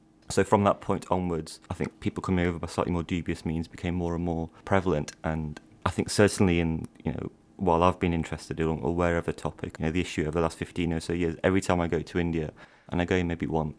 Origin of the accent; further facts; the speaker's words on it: Derby, East Midlands, United Kingdom; born there; I was born in Derby. My parents were both born in India, and my paternal grandparents.